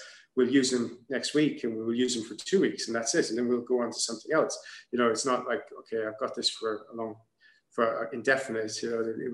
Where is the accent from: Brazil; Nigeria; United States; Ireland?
Ireland; Munster; growing up in Kerry, where football is a very important part of a young child's upbringing.